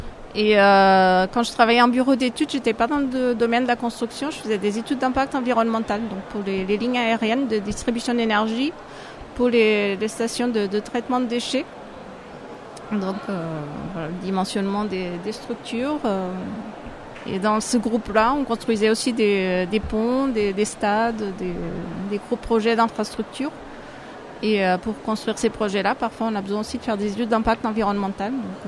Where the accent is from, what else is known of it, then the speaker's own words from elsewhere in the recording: Portugal; French is a second language; now in France; je suis portugaise, hein, donc je n'ai pas fait mes études ici. Et chez moi, on parle moins de ces problèmes de stéréotypes.